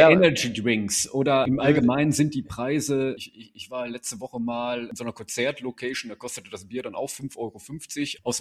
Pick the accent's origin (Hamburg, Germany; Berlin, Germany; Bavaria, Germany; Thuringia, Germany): Hamburg, Germany; now in Münster, Germany; Ich bin ja aus Hamburg zugezogen nach Münster